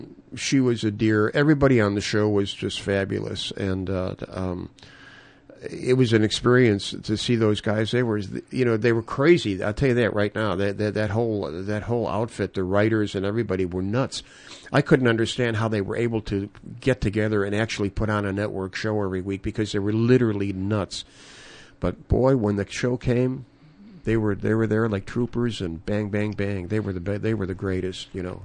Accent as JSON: {"language": "English", "town": "Hometown", "region": "Illinois", "country": "United States", "tie": "born or raised there", "said": "I grew up in Illinois. I grew up in Hometown, Illinois, which is south of Chicago."}